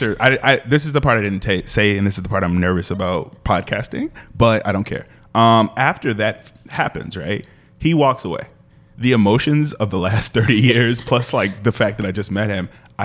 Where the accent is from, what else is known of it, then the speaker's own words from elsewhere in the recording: Chicago, Illinois, United States; I was born in 1985. Yep. I am a product of the 90s Bulls. I'm from Chicago.